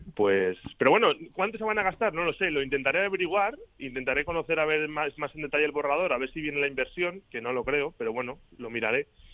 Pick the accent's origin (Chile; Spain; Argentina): Spain; Brunete, Community of Madrid; now in Villanueva de la Cañada, Spain; yo soy de diferentes sitios. Yo nací en Madrid, me crié en Brunete, que mando saludos a mis padres que están allí, y yo vivo desde hace ya unos cuantos años en Villanueva de la Cañada.